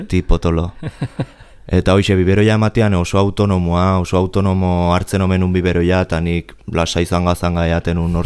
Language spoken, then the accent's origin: Basque; San Sebastián, Basque Country, Spain; born there; Donostian, Donostiko ospitalean